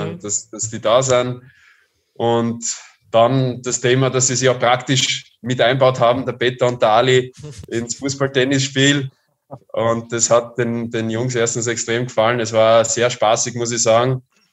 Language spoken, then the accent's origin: German; North Macedonia; dann habe ich noch einen sehr speziellen persönlichen Bezug als Mazedonier nach Tirol